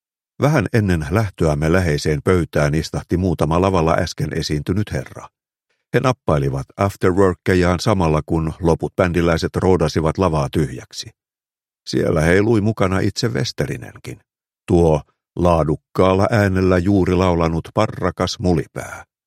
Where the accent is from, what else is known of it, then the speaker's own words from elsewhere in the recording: Nilsiä, North Savo, Finland; Mikäpä oli nuoren ja perheettömän miehen hulmutessa, useimmiten oman kotikyläni eli Nilsiän ravitsemusliikkeissä, mutta tuolloin tällöin irtaannuin poikain kanssa naapurikylille tai peräti muihin maakuntiin.